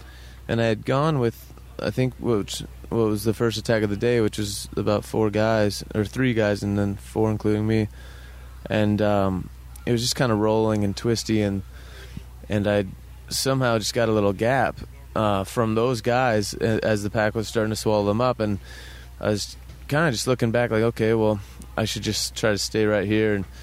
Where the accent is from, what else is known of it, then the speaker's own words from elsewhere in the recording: California, United States; And I'm from the Bay Area, so it was just good all around for me and our team.